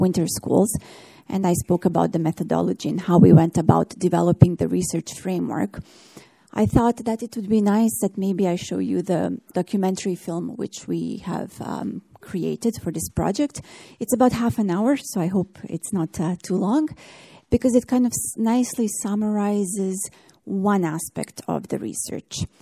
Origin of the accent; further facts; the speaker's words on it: Bosnia & Herzegovina; We are from Bosnia and Herzegovina, and we are dealing with soundscapes of war.